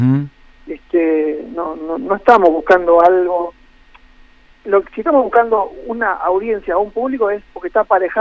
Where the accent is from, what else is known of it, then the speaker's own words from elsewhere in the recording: Córdoba, Argentina; now in Buenos Aires, Argentina; yo soy de Córdoba.